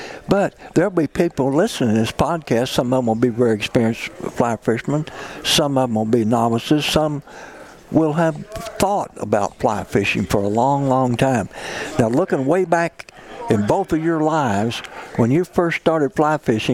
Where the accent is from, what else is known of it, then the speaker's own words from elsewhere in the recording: Missouri, United States; I grew up in Mississippi County, Missouri, way down in the Boot Hill. And I was always fishing muddy waters, you know.